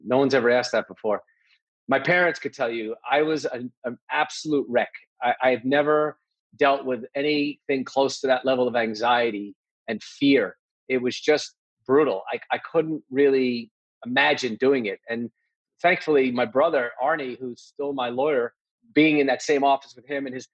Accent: Woodbury, New York, United States; So I grew up in North Woodbury on Long Island

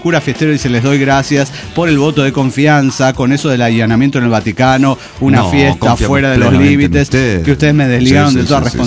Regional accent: Mexico City, Mexico; now in Morelia, Mexico; Bueno, desde el año 1985 vivimos en la ciudad de Morelia. Somos originarios de Ciudad de México, mis tres hijos, mi esposo y yo.

